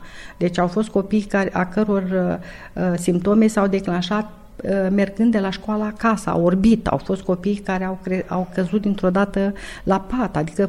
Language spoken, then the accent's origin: Romanian; Galați, Galați County, Romania; now in Bacău, Romania; că eu sunt gălățeancă, dar ne-am mutat în Bacău și stăm în Bacău din 1986.